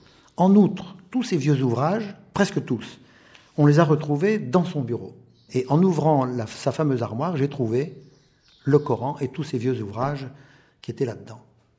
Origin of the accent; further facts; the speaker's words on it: Hauts-de-France, France; Je viens de la région de Lille.